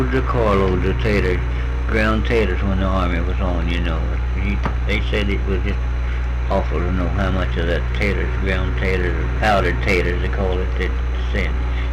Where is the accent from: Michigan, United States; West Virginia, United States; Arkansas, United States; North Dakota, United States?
Arkansas, United States; When I come from North Arkansas down here